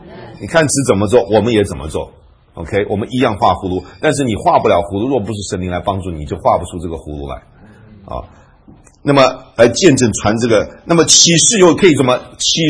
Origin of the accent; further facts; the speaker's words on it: Taiwan; now in United States; 我在台湾的时候我是外省人。我在美国的时候我是中国人。